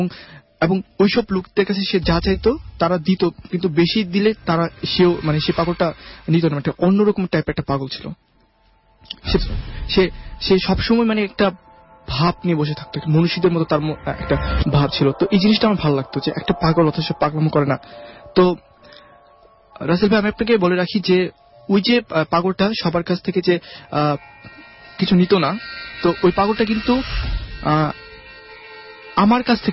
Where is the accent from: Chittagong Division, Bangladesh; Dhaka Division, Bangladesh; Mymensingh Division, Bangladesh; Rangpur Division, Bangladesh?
Mymensingh Division, Bangladesh; আমার বাড়ি যাওয়ার জন্য জামালপুর জেলার যে মেলান্দু স্টেশনটি রয়েছে, তো ওই স্টেশনটা থেকে আমার বাড়ি যাওয়ার ডিস্টেন্স মেবি 10 মিনিটের একটা ডিস্টেন্স হবে।